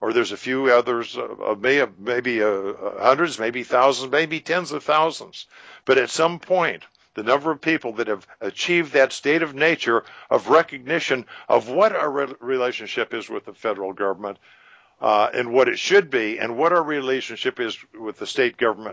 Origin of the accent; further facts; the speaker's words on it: California, United States; born there; Well, I'm a citizen of Florida. I was born in California